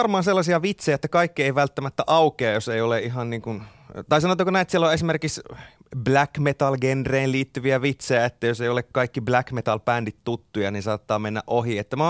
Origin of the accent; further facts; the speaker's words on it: Kuopio, North Savo, Finland; mä oon Savosta kotoisin, mä oon Kuopiossa kasvanut ja varttunut. Pidän itseäni jonkinlaisena savolaisena vieräleukana